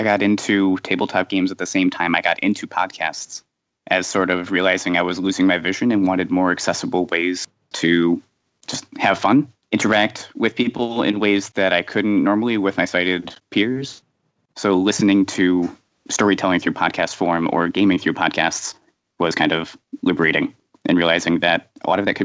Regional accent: New York, United States; I'm from Western New York in the States, and I have retinitis pigmentosa.

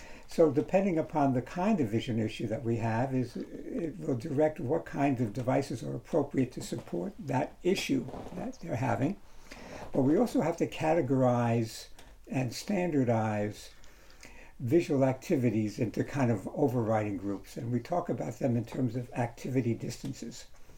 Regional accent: New York, United States; and I grew up in the New York area.

